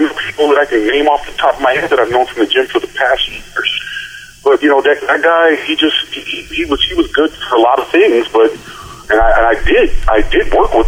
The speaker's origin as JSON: {"language": "English", "town": "Las Vegas", "region": "Nevada", "country": "United States", "tie": "born or raised there", "said": "once I moved here to Vegas, I came home because my hometown, I was born and raised here. My family wanted me to come home, and my uncles and my family's here."}